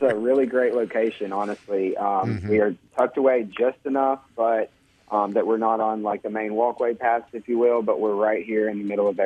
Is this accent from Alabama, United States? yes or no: yes; Tuscaloosa, Alabama, United States; I'm originally from Tuscaloosa, and so I went to the Birmingham campus.